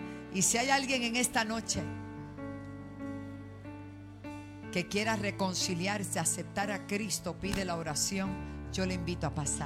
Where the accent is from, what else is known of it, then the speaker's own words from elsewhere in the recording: Bayamón, Puerto Rico; Hay un lugar cerca de donde yo me crié, en Bayamón Garden